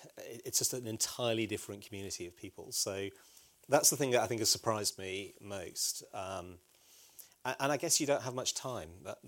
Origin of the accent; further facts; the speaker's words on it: Liverpool, North West England, United Kingdom; I'm a Scouser, I come from Liverpool.